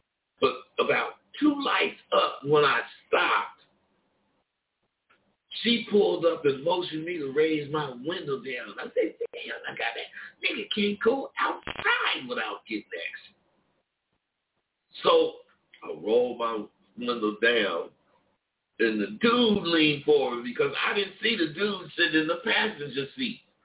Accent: Vallejo, California, United States; and I found out that hell of people in V-Town, my hometown, and Oakland, excuse me, the Bay Area period, listen to my show.

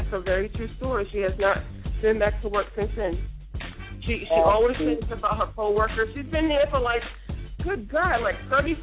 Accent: Queens, New York, United States; Like, I'm from Queens. She's from Queens.

